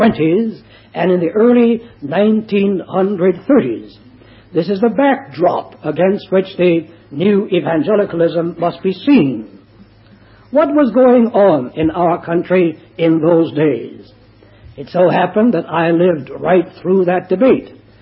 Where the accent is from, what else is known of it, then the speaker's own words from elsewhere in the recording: United States; moved away as an adult; now in Australia; One reason I do it is that I come from the United States of America, and over the last 40 years, I have watched very carefully indeed the theological retrogression in the land which I love.